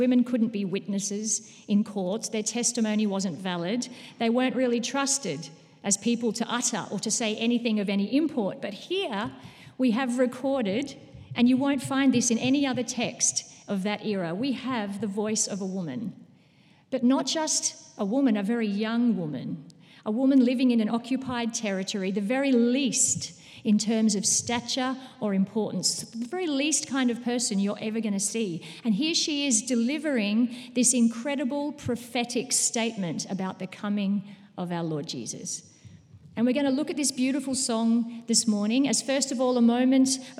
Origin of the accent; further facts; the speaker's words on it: Australia; accent: Australian; I was Ma Shepherd, and they wanted me to utilise my Australian accent for that one.